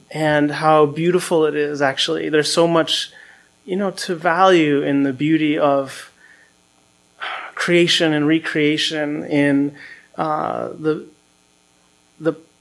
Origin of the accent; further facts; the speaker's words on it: Holyoke, Massachusetts, United States; I live in Hawaii now, but I'm from Holyoke, Massachusetts.